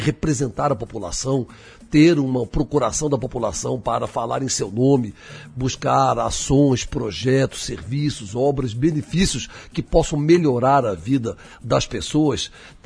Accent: Brasília, Federal District, Brazil; eu fui criado em Brasília, eu era criança, eu tinha 5, 6 anos de idade

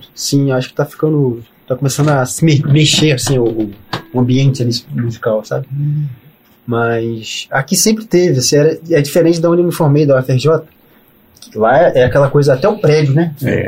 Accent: Southeast, Brazil; Isso aqui sempre achei que tinha mais nos alunos do que lá na, de onde eu vim, né? No Sudeste.

